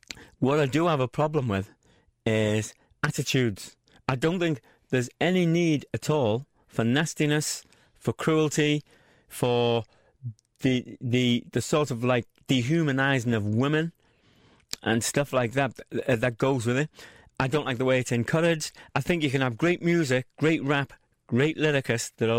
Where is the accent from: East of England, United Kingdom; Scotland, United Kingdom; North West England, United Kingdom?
North West England, United Kingdom; Liverpool; You've got to remember that growing up in Toxteth in them days, your world was Parliament Street, Granby Street, right? Parliament Street, Granby Street, Hill Street.